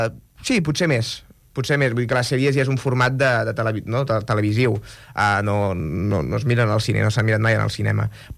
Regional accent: Girona, Catalonia, Spain; era de Girona, jo soc de Girona, de fet

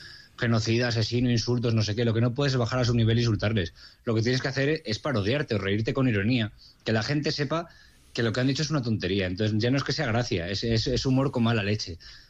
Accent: Salamanca, Castile and León, Spain; estoy en una ciudad, soy de Salamanca, es una ciudad pequeña, más o menos nos conocemos todos.

